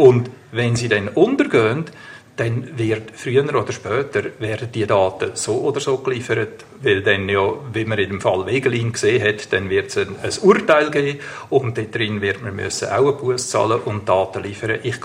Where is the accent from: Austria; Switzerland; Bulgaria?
Switzerland